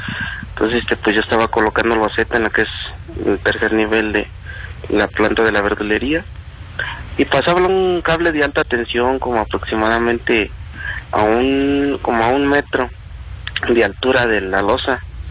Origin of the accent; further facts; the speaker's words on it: Michoacán, Mexico; now in Querétaro, Mexico; Soy originario de Michoacán, pero vivo en Querétaro. Ya tengo como 10 años viviendo en Querétaro.